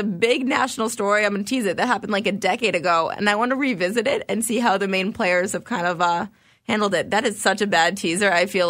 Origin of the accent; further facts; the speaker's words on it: Montclair, New Jersey, United States; So I wrote for my hometown paper, the Montclair Times in New Jersey.